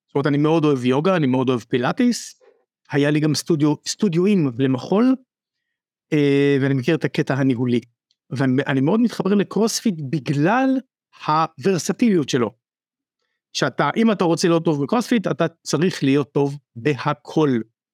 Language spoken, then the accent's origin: Hebrew; Nahariya, Northern District, Israel; also born or lived in Tel Aviv; now in Haifa, Israel; אני מנהריה, אבא לשתי בנות מקסימות, גרתי בתל אביב עד גיל 46, ולפני שנה עברנו לחיפה. אני גר בבת גלים, הים נמצא ממש פה, משהו כמו 10 מטרים ממני